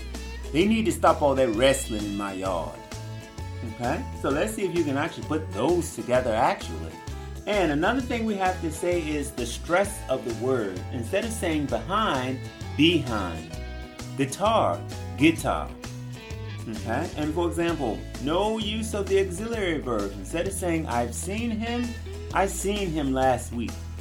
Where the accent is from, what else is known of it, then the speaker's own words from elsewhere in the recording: Richmond, Virginia, United States; accent: Southern; I'm from Richmond, Virginia, and in Virginia, we also have the Southern accent.